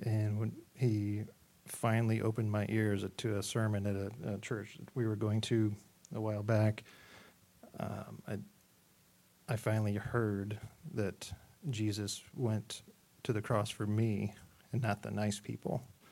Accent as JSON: {"language": "English", "town": "Fort Wayne", "region": "Indiana", "country": "United States", "tie": "born or raised there", "said": "I grew up in Fort Wayne and moved down here in about 2000. So I grew up in an unchurched home."}